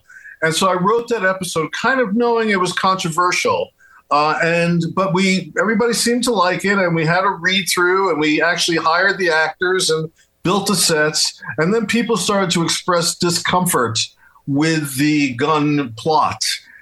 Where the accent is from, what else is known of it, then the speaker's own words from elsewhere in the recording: Brooklyn, New York, United States; we're both from Brooklyn. We're from the same neighborhood.